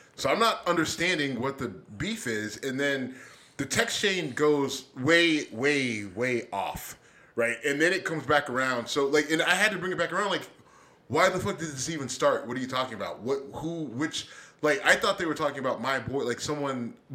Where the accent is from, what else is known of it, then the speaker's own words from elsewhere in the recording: Ohio, United States; I'm from Northeast Ohio.